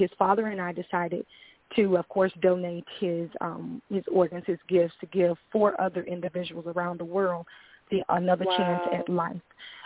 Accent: Memphis, Tennessee, United States; Growing up in Memphis, Tennessee, I only knew how to physically fight.

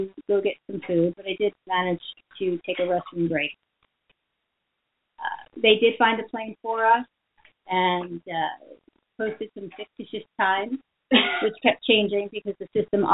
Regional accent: Miami, Florida, United States; And I'm from Miami, where it's 80 degrees.

